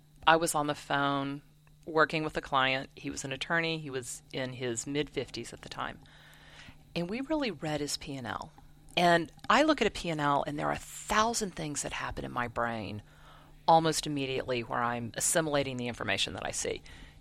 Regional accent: Colorado, United States; So I spent a lot of time growing up in Colorado and actually lived there for a while.

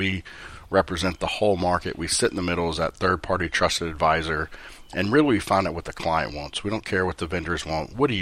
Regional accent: Port Arthur, Texas, United States; So I grew up in Port Arthur, Texas, came up to college in Denton and attended the University of North Texas.

